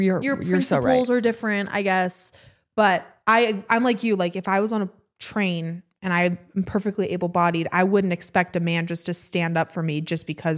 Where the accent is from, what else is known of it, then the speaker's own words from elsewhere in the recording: Midwest, United States; I grew up in the Midwest.